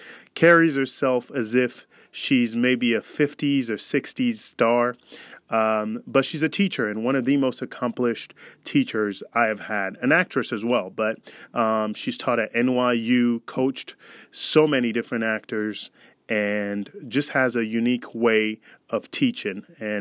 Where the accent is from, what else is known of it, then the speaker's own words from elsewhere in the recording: Sierra Leone; first language Krio; French is spoken in Guinea and I come from Sierra Leone, which English Creole is all I spoke at the time.